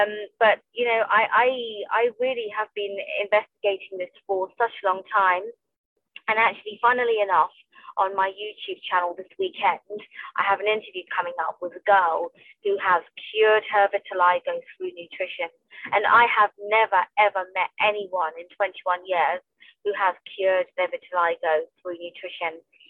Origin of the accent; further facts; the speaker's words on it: London, United Kingdom; I'm from London. I was born and brought up in London. I'm a British-born Sikh